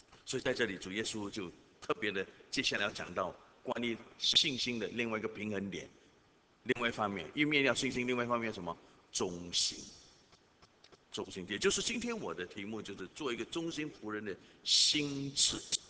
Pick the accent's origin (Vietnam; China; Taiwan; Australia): China; 特权，我们中国人很喜欢搞特权，对不对？